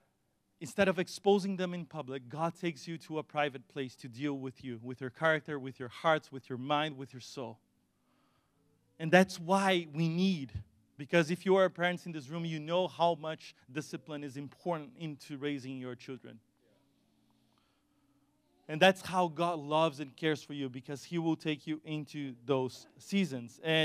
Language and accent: English; Brazil; English is a second language; I'm trying hard here because I come from Brazil.